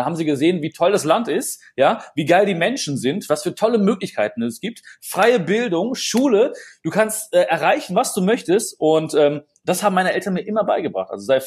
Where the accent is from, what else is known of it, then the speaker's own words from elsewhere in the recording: North Rhine-Westphalia, Germany; Du siehst, ich komme nicht von hier, ne? Ich komme aus dem Ruhrpott.